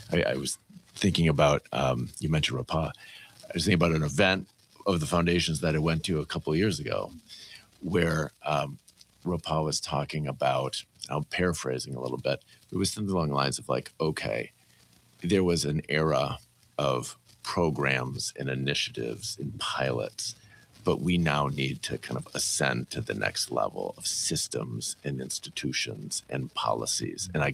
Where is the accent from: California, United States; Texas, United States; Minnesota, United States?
Minnesota, United States; I find when I'm abroad, I'm an American. Mm-hmm. I'm not Minnesotan.